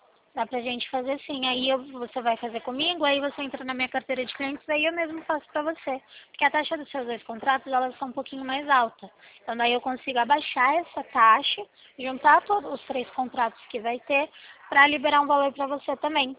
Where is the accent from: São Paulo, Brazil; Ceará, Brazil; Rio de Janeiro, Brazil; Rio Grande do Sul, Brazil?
São Paulo, Brazil; o meu DDD é 19, que eu sou aqui de São Paulo